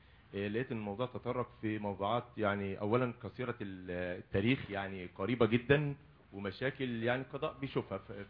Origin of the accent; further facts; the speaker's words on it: Egypt; احنا كشعب مصري